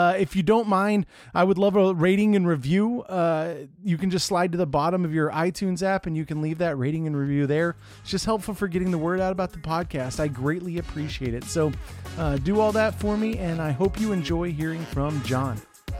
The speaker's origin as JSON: {"language": "English", "region": "Texas", "country": "United States", "said": "I came from Texas to Wheaton and you went from Wheaton to Texas."}